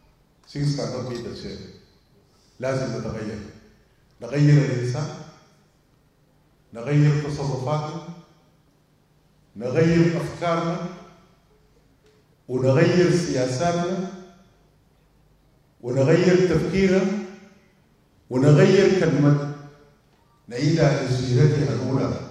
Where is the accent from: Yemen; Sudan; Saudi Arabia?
Sudan; والسودانيين كلنا كسودانيين يفترض فرضا أن نخرج من هذه الحرب